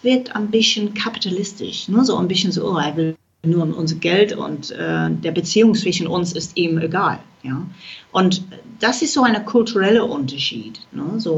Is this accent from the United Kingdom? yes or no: yes; England, United Kingdom; German is a second language; Ich meine, die Engländer haben diesen Ruf, dass wir super spießig sind.